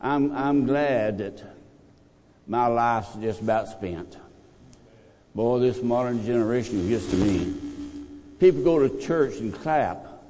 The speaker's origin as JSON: {"language": "English", "region": "Texas", "country": "United States", "tie": "born or raised there", "also_born_or_lived": "New Orleans, United States", "said": "I was born in New Orleans, and my dad was a sharecropper in Louisiana. We moved to Texas the year I turned 9."}